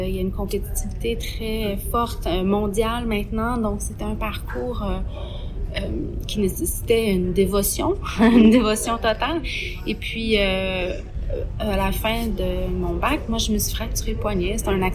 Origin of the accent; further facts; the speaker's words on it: Trois-Rivières, Quebec, Canada; Puis je suis également originaire de Trois-Rivières